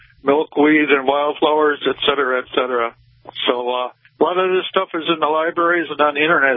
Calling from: Lansing, Michigan, United States; your program is broadcast here in South Central Michigan, so I'm calling from Lansing, Michigan.

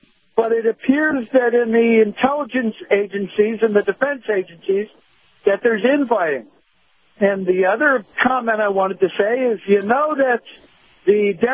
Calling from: Tampa, Florida, United States; I'm calling from Tampa.

